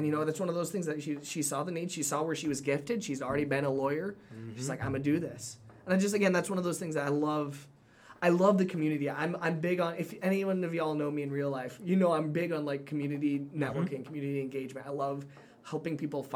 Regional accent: Uganda; We saw it a lot growing up in Uganda.

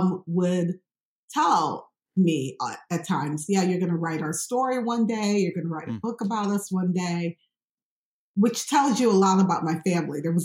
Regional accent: Chicago, Illinois, United States; moved away as an adult; now in Austin, United States; And I thought, well, I'm from Chicago. Of course, they're going to want me.

